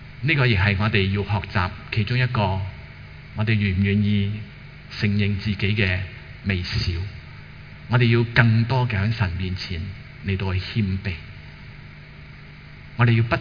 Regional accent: Hong Kong; 或者几时香港我们香港人的生活才可以回到一个叫做比较好像以前正常一点

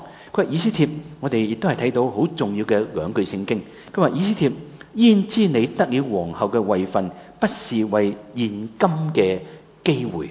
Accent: Hong Kong; 所以變咗我哋香港人好心急

